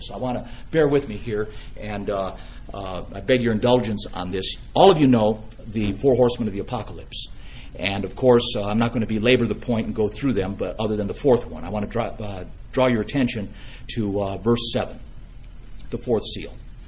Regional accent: United States; Things have flipped off now. I'm almost embarrassed. I'm American.

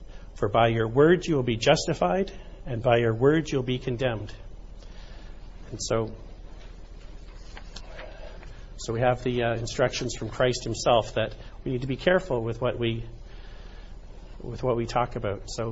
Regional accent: Kingston, Ontario, Canada; I'm from Kingston, and when I think of a guard, I think of the Fort Henry Guard.

